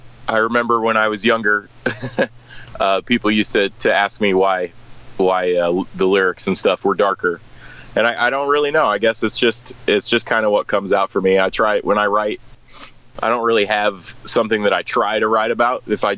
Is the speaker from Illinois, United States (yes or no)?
yes; Springfield, Illinois, United States; I'm actually in Springfield. I'm originally from Springfield, but I've been living up in Chicago for the past, like, 7 years.